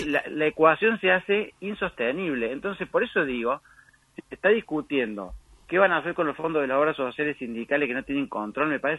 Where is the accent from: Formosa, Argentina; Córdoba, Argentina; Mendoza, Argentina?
Córdoba, Argentina; incluso no le gusta mucho a mis amigos de Buenos Aires, yo soy de Córdoba